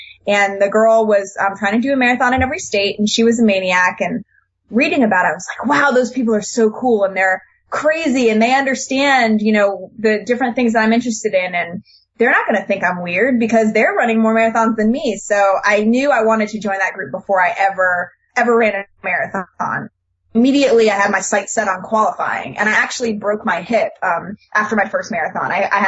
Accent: South Carolina, United States; The medal is camo and, you know, I'm from South Carolina, so I should have that.

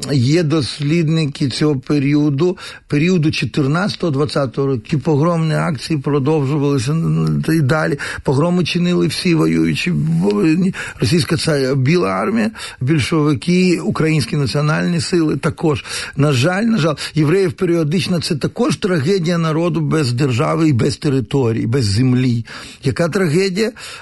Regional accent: Drohobych, Lviv Oblast, Ukraine; Головне моє рідне місто Дрогобич.

